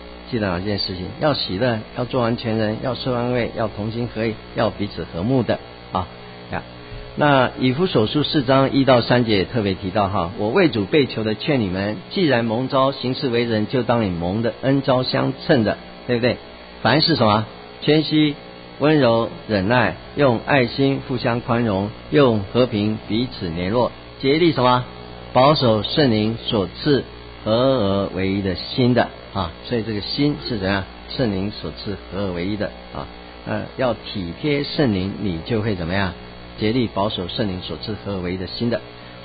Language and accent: Chinese; Taiwan; 我是来自台湾的